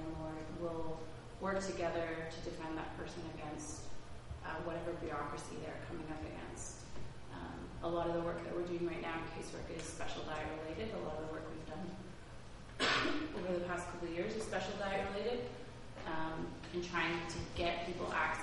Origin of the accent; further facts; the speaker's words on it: Ontario, Canada; I grew up on welfare in Ontario, was a teenager during the Harris regime